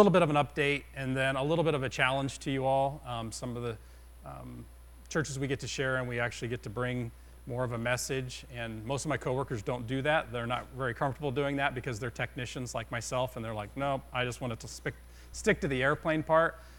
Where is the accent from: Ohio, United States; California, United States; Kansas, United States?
Ohio, United States; Wren; Andy and I are both Crestview grads, so we're here from Van Wert County. And we started on this. Yeah, sorry about that. Can't help where you're born. But my address was Ohio City, though. I'm from Wren, but for whatever reason, my address was Ohio City growing up.